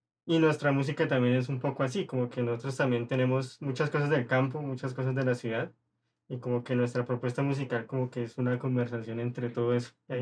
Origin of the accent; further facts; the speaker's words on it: Cundinamarca, Colombia; Yo soy cundinamarqués.